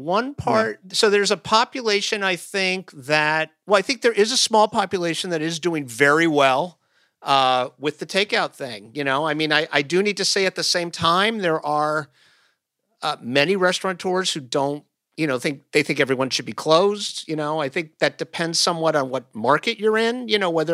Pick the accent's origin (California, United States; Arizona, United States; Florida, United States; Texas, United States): Florida, United States; I grew up in Florida and I've been watching my home state with horror during the spring break down there.